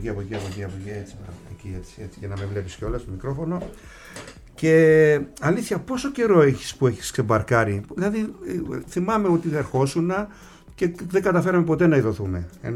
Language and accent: Greek; Kasos, South Aegean, Greece; θέλω να τιμήσω και λίγο το νησί μου, το νησάκι μου, την Κάσου, και εκείνο βγάζει ναυτικούς.